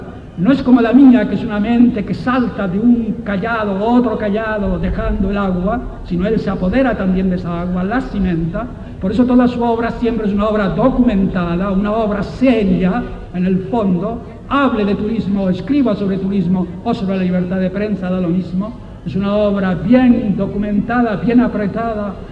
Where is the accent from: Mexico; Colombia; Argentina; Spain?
Spain; Canary Islands; Así somos los canarios.